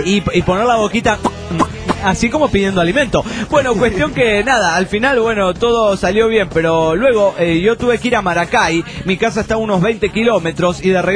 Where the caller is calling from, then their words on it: Atlanta, Georgia, United States; de Atlanta, Georgia, Estados Unidos del Gabacho.